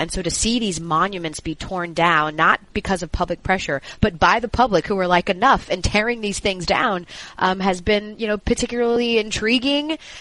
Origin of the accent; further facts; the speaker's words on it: the South, United States; this is in particular of interest to me growing up in the South and sort of what the Confederacy means